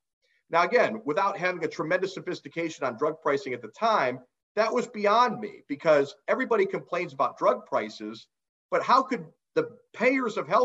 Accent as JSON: {"language": "English", "region": "Ohio", "country": "United States", "tie": "born or raised there", "said": "in my home state of Ohio, we ran into a problem when I was working with the Pharmacists Association there."}